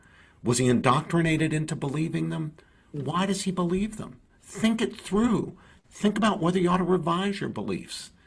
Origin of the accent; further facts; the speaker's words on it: West Virginia, United States; I grew up in West Virginia around people who were descended from the Scots-Irish and from the English.